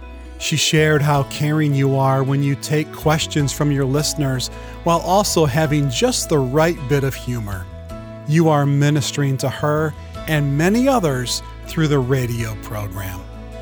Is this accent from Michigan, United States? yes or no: yes; Michigan, United States; Thomas, from my home state of Michigan, said